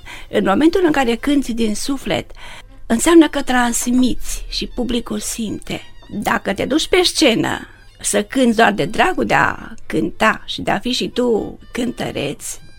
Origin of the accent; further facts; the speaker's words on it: Dumbrăveni, Bistrița-Năsăud, Romania; Lucrez acum la o altă carte legată de satul meu, strict de Dumbrăveni